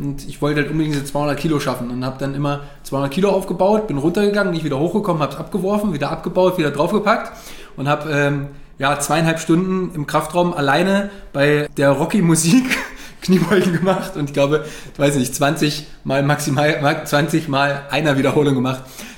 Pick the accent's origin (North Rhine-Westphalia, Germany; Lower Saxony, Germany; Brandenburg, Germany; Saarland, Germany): Lower Saxony, Germany; Wolfsburg; Also ich komme ja eigentlich aus Wolfsburg.